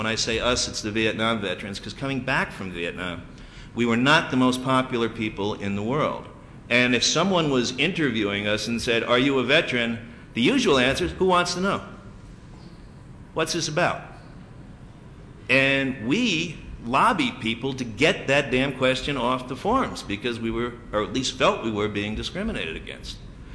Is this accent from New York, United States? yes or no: yes; New York, United States; I'm from Rockland County, we're outside of the city, there are houses all over the place.